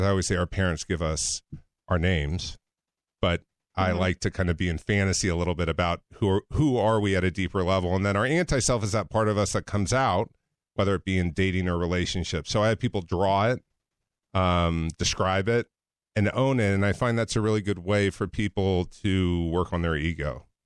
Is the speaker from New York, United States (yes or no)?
no; California, United States; So a little bit about mine is I grew up in Orange County, California, grew up an athlete, went to a high school called Mater Dei, which is a big athletic school.